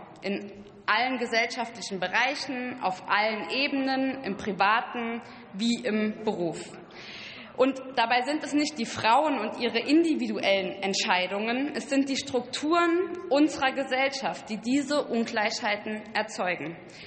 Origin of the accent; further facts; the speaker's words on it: Saarbrücken, Saarland, Germany; von Berlin auch bis in meine Heimatstadt Saarbrücken.